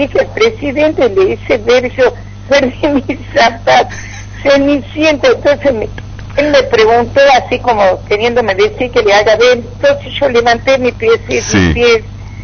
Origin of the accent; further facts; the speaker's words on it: San Miguel de Tucumán, Tucumán, Argentina; Acá en San Miguel de Tucumán, pero en Villa Luján.